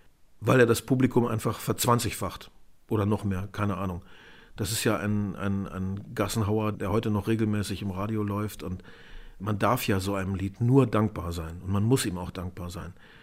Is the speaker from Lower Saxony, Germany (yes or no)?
yes; Alte Picardie, Lower Saxony, Germany; als kleiner Junge in Alte Picardie, 3-4 Jahre alt